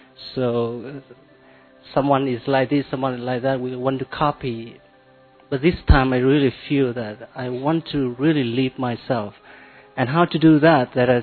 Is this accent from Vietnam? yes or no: yes; Vietnam; Om Shanti … I'm from Vietnam.